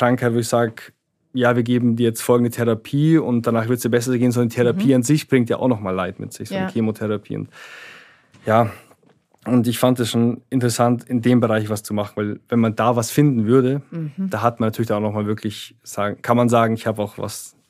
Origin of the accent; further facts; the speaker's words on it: Munich, Bavaria, Germany; Und bin dann in meine Heimatstadt München zurückgekehrt.